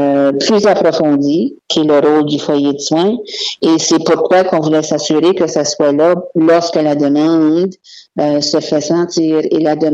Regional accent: Moncton, New Brunswick, Canada; now in Fredericton, Canada; je suis native de Moncton, mais Fredericton est maintenant chez nous.

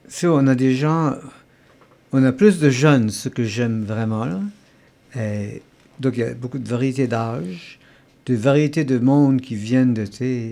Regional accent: Chéticamp, Nova Scotia, Canada; Comme on est des Acadiens de Chéticamp

